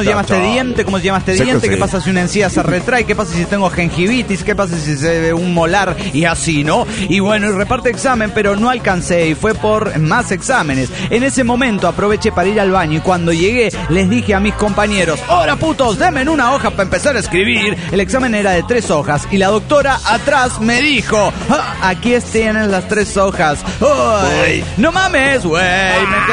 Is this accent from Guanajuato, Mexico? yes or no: no; Mexico City, Mexico; del DF mexicano.